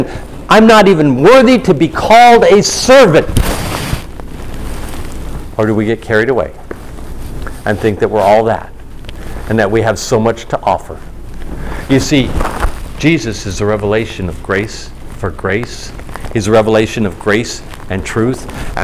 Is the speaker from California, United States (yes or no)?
no; Hawaii, United States; My wife and I, we go to Hawaii. We were raised in Hawaii. We were raised in the Catholic Church.